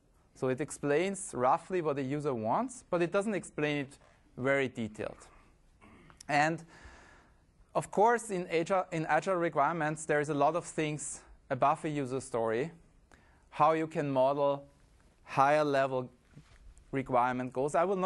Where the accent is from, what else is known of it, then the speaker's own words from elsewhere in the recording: Vienna, Austria; English is a second language; I'm from Austria, in Vienna.